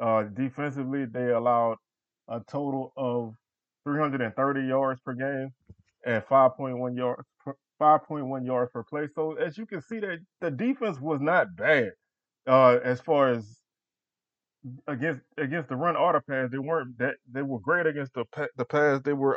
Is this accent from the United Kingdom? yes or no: no; Louisiana, United States; Passing, Richard, because I'm from Louisiana, it was probably Richard.